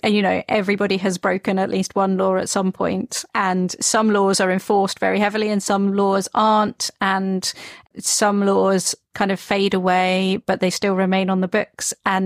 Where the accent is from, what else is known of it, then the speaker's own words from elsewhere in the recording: England, United Kingdom; Yeah, I grew up in England